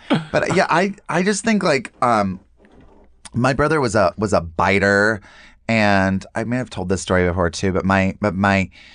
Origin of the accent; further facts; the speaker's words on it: North Carolina, United States; it's also like from growing up in North Carolina, it's going to sound so horrifying.